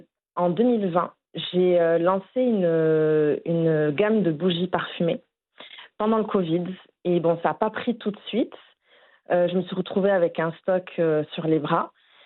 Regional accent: Montpellier, Occitanie, France; born there; Exactement, je suis née à Montpellier, dans la région de l'Occitanie, dans le sud de la France.

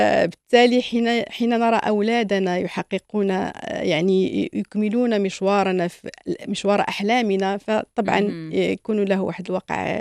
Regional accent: Morocco; also born or lived in Rabat; في الطفولة الأولى كنا في واحد المناطق يعني نائية، لا كهرباء لا ماء لا شيء، وأنا ولدت في الرباط يعني، وكنا نأتي كثيرا إلى الرباط.

